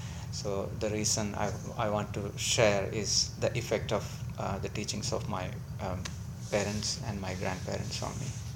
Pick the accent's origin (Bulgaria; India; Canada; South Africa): India; So I grew up in India, and I was very fortunate to be living with my grandmother and grandfather, because both of them were very much steeped in yoga tradition, and my mother also.